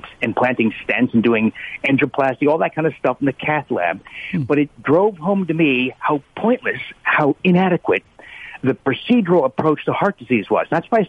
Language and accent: English; New Jersey, United States; I grew up in New Jersey, not too far from you.